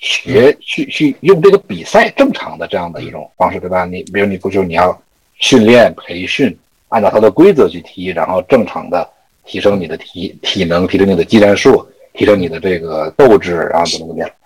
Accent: China; 我们中国人用我们自己的传统文化我们能够对抗洋人的这些新鲜玩意儿

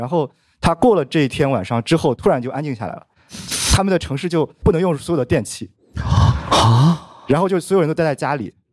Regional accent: Shandong, China; 哎啊，我也是个山东人。

